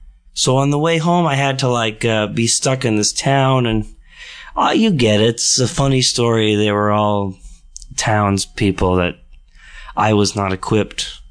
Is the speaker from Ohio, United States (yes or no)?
no; Los Angeles, California, United States; So, you know, growing up in Los Angeles was great.